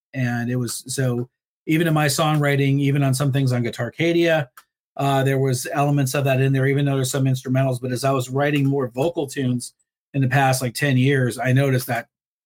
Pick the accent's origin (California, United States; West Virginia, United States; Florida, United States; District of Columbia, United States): Florida, United States; Clearwater; I grew up around … in Clearwater, Florida, throughout the 80s.